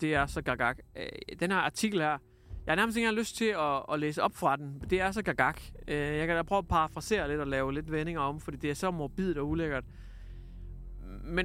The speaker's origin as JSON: {"language": "Danish", "town": "Hjørring", "region": "North Denmark Region", "country": "Denmark", "said": "jeg kommer fra Hjørring, en bitte bondeby i Nordjylland, ikke?"}